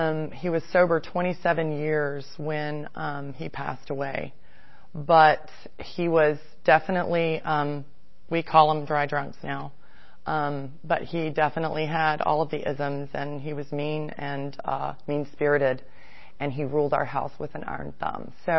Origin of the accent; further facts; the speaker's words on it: St. Petersburg, Florida, United States; born there; I was born in St. Petersburg, Florida in the late 60s, really late, almost 70s.